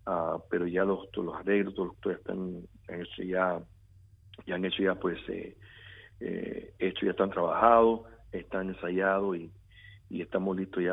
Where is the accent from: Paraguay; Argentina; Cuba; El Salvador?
Cuba; born there; reencuentro que estamos teniendo con mi país natal, de que eventualmente tener esa clase de conexión con Cuba